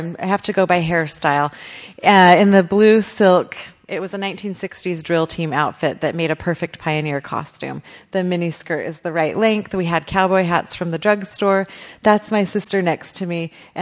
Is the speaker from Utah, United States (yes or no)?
yes; Utah, United States; there's a lot of pioneer heritage that was that's part of growing up in Utah.